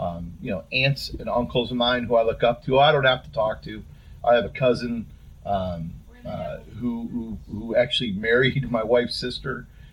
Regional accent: North Olmsted, Ohio, United States; they were baseball coaches for me when I was growing up in North Olmsted.

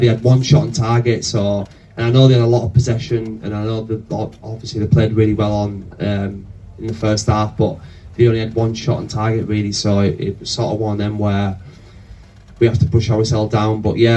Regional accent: Middlesbrough, North East England, United Kingdom; I'm from Middlesbrough originally, so obviously moving back home was obviously an ideal situation for me, obviously a lot closer to home

